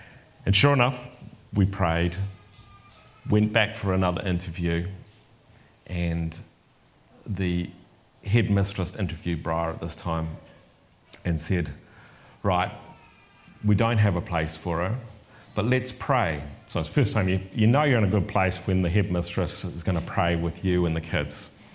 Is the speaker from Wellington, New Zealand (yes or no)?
yes; Wellington, New Zealand; now in Tauranga, New Zealand; Problem was, I was from Wellington originally, and I didn't like Tauranga.